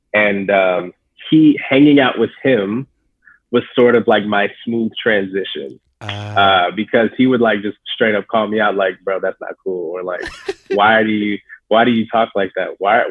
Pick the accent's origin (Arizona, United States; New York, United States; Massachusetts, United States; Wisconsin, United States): Arizona, United States; Phoenix; But I grew up in South Phoenix on the South Side